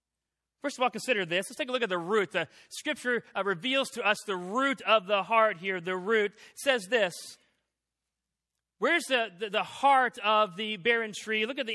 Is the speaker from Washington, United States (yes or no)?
yes; Washington, United States; Okay, I grew up in Washington State, and downtown Chicago is kind of confusing.